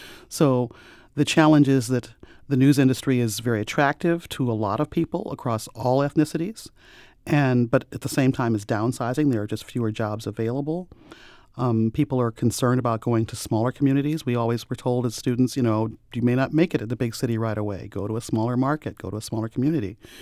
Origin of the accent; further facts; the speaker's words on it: St. Louis, Missouri, United States; But again, I'm from St. Louis. I have a lot of pride in my city.